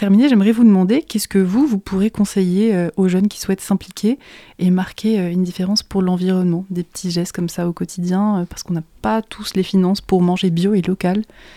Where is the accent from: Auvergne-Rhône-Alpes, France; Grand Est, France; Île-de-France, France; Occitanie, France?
Île-de-France, France; Paris; moi je suis parisienne